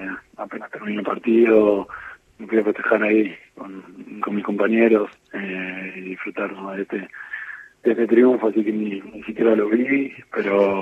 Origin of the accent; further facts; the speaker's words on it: Argentina; como hincha y como argentino se sufre.